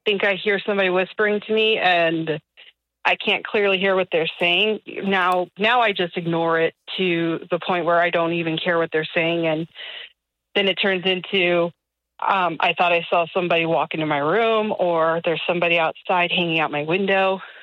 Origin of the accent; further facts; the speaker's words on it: California, United States; Don't I help? I'm from California.